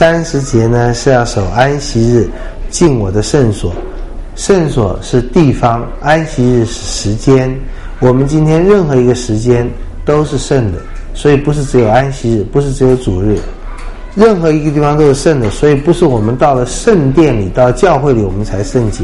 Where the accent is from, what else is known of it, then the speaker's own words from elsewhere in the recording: China; 白发人要尊敬，我们中国人是敬老的啦